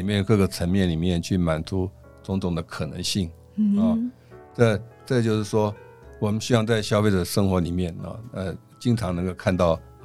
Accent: Taiwan; 这是他本来就对我们台湾人熟悉，他的家乡味

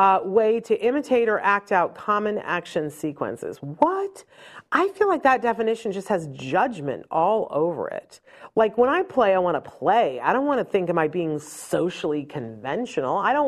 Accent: Saratoga, United States; this beautiful restored Saratoga trunk that my parents gave me, I think for my 21st birthday, because I'm originally from Saratoga.

